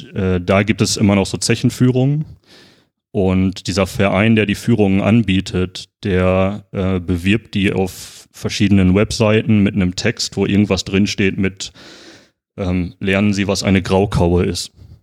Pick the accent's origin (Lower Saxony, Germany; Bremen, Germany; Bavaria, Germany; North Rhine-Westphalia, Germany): North Rhine-Westphalia, Germany; also ich komme aus dem Ruhrgebiet, also mir waren zumindest diese Begriffe irgendwie geläufig.